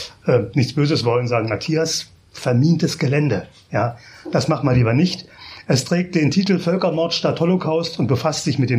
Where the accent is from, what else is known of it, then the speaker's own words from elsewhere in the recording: Hennigsdorf, Brandenburg, Germany; born there; geboren bin ich in Hennigsdorf, das ist eine kleine Stadt im Nordwesten von Berlin, eine Industriestadt